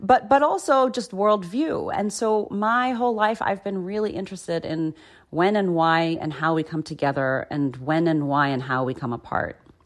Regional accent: Zimbabwe; born there; also born or lived in Africa / Southeast Asia / United States; I was born in Zimbabwe.

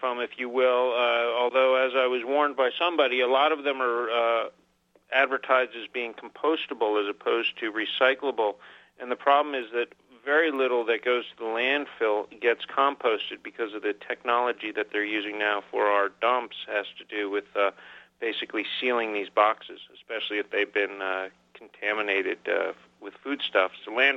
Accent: Austin, Texas, United States; at least in my hometown of Austin, Texas

